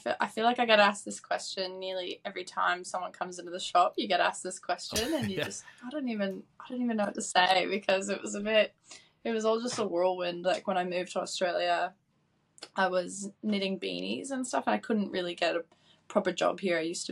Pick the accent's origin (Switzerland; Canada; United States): Canada; moved away; No, I'm from Canada. I've grown up, been born and raised in Canada and moved over to Congo in about 2020